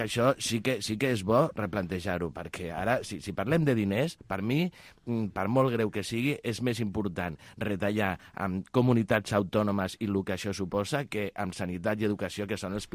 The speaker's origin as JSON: {"language": "Catalan", "region": "Catalonia", "country": "Spain", "said": "del meu sentit nacional com a català"}